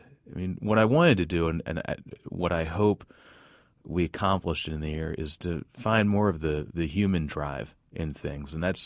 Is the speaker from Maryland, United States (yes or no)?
yes; Baltimore, Maryland, United States; now in Indianapolis, United States; I grew up in Baltimore, and you know, people from Baltimore don't go down to D.C.